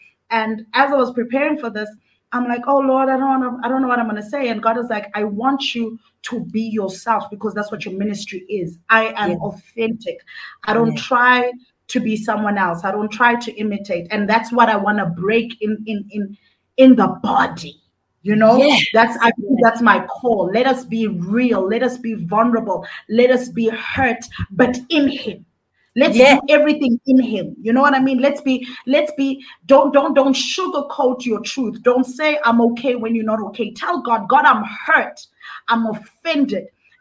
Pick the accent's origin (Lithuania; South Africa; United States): South Africa; Johannesburg, Gauteng; I'm all the way from South Africa, like you said. Born and bred in Johannesburg, South Africa.